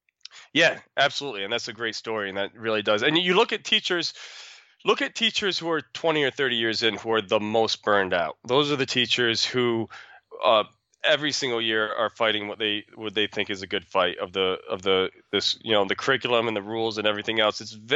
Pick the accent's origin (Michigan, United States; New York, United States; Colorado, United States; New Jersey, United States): New York, United States; Petersburg; I grew up in Petersburg, New York.